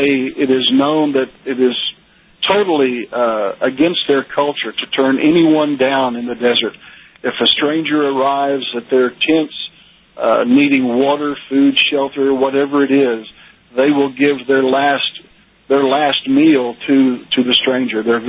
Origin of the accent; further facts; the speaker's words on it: United States; It makes you really, really appreciate being an American, living in this country.